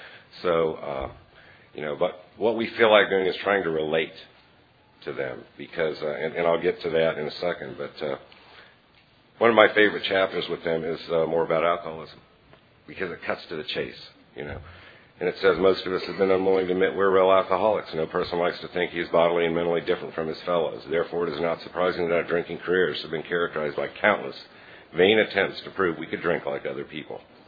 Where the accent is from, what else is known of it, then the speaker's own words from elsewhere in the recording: Columbus, Ohio, United States; I'm an alcoholic from Columbus, Ohio, and there's a group of us out here. Columbus. Not that far from Akron.